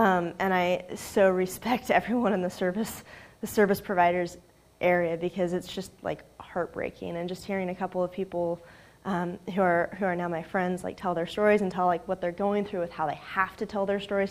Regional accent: Sacramento, California, United States; I grew up in Sacramento, and I was a sophomore in college

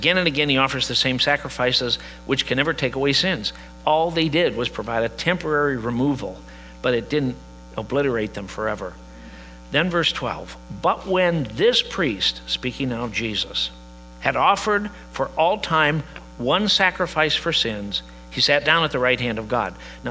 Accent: Midwest, United States; No. I grew up in the Midwest in the 1950s.

